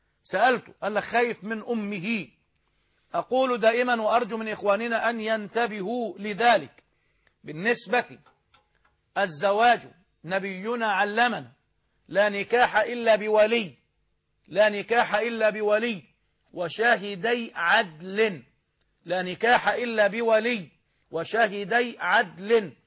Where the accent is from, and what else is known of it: Egypt